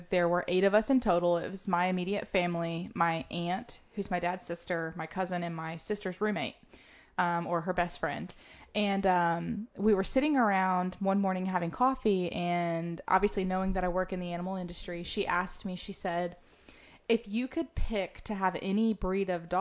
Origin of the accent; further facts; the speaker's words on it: Georgia, United States; Same in Georgia.